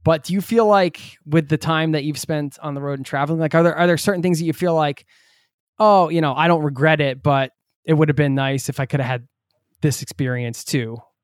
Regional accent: United States; I'm from the States as well, and a very consumer driven society.

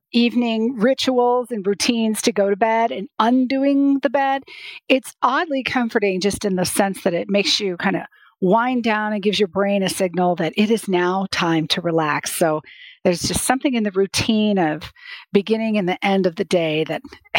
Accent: Colorado, United States; I grew up in the military, in a military family. My father is a retired colonel. So I was raised on the Air Force Academy

